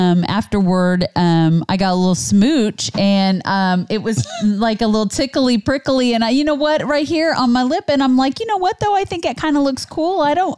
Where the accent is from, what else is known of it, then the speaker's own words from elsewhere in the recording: Kansas, United States; Well, the Farmer's Almanac, which we're from Kansas.